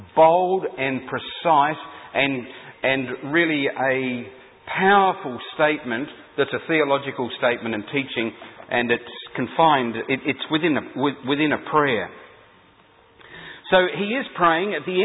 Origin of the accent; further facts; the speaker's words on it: Adelaide, South Australia, Australia; But I'm from Adelaide, so you'll have to bear with me with wrath.